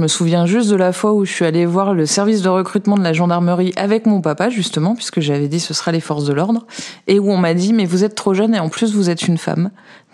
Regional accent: Lille, Hauts-de-France, France; also born or lived in Paris; now in Isère, France; J'ai commencé en Eure-et-Loire, en police secours. Du classique, avant de retrouver Lille, qui était ma région natale. J'ai évolué dans différents services, je suis repartie à Paris, et j'ai atterri en Isère au mois de septembre pour rejoindre mon compagnon.

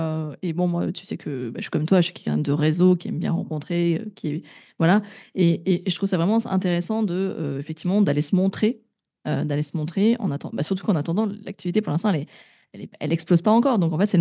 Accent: Grenoble, Auvergne-Rhône-Alpes, France; on est de Grenoble.

